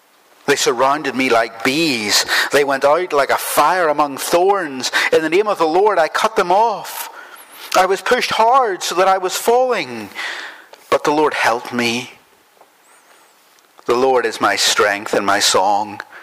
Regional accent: Northern Ireland, United Kingdom; growing up in Northern Ireland after the Troubles

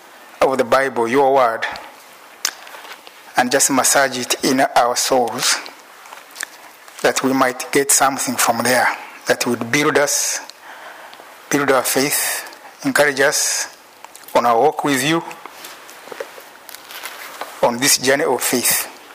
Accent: Uganda; Even in Africa, I come from Uganda.

